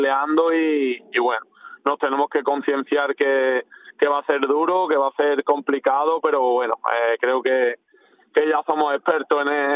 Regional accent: Osuna, Andalusia, Spain; en cuanto a mí, pues al final es mi pueblo, es donde me he formado

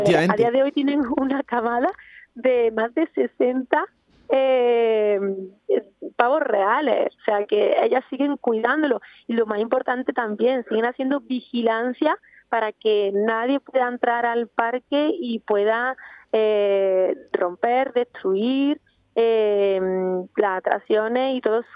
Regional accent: Córdoba, Andalusia, Spain; Yo soy cordobesa

